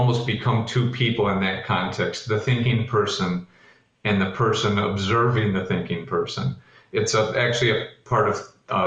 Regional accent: United States; We talk a lot about growing up in the United States, or growing up in our culture, and wanting to be right all the time.

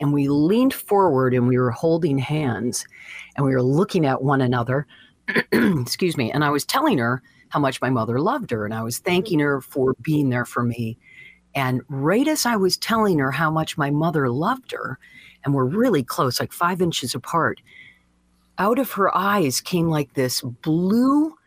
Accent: Deckerville, Michigan, United States; Yeah, I love Deckerville. I mean, I'm telling you, the support that I'm getting from my book from my hometown right now, off the charts.

